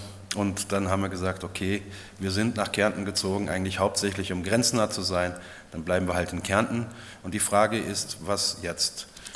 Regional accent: Lower Styria, Slovenia; German is a second language; now in Carinthia, Austria; ich bin Steirer. Ich bin aus der Untersteiermark. Aber ich bin definitiv ein Steirer, nur mit slowenischer Staatsbürgerschaft und nicht mit österreichischer und mit einer anderen Sprache. Aber die Region, wo ich herkomme, ist immer noch die Steiermark.

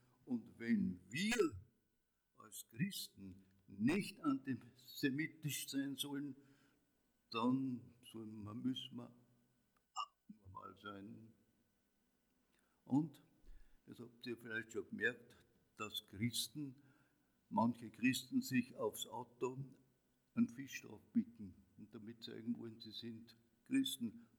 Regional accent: Gmunden, Upper Austria, Austria; Ich bin in Gmunden aufgewachsen, in Gmunden ist mein Vater evangelischer Pfarrer gewesen

